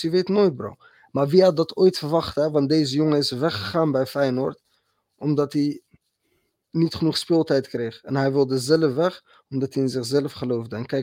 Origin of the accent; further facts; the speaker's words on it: Morocco; niet alleen als Marokkaan zijnde, maar gewoon internationaal.